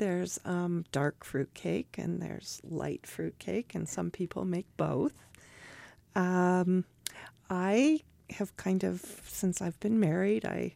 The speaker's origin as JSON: {"language": "English", "region": "Alberta", "country": "Canada", "tie": "born or raised there", "said": "I am Canadian. I grew up in Alberta. My family is English"}